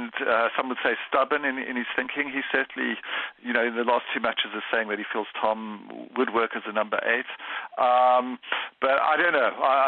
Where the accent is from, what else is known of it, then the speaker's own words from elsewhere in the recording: South Africa; now in England; I'm a South African, but I've lived in England a long time